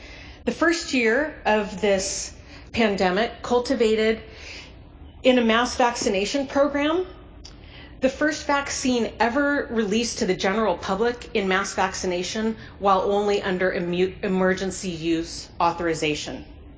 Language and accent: English; California, United States; I'm a neurologist from Southern California